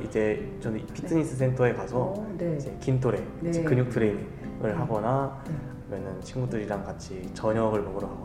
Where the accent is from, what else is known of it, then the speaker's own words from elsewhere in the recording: Seoul, South Korea; now in Sendai, Japan; 저는한국서울출신의